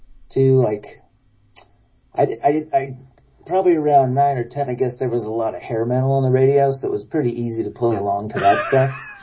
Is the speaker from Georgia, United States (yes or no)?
no; Boise, Idaho, United States; I grew up in Idaho, in Boise, Idaho.